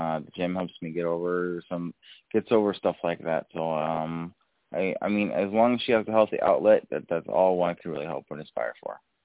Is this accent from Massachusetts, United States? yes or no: no; Long Beach, California, United States; You know, it's in my hometown of Long Beach.